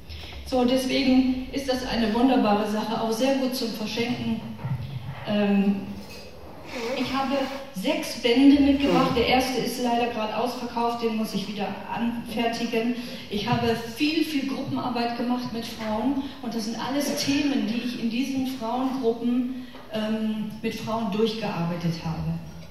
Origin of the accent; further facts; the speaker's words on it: Gifhorn, Lower Saxony, Germany; Ihr hört das vielleicht auch in meinem Dialekt. Ich komme gebürtig aus Gifhorn, das ist bei Hannover. Dort spricht man das beste Deutsch.